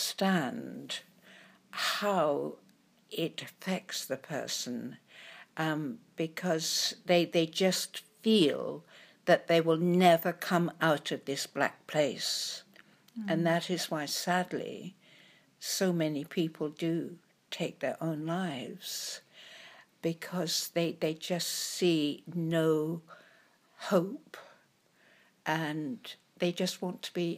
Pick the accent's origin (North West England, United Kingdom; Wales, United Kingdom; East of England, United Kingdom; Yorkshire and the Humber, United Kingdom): East of England, United Kingdom; King's Lynn; born there; moved away as an adult; now in London, United Kingdom; Myself, I was born in Norfolk, King's Lynn. I came to London when I was 19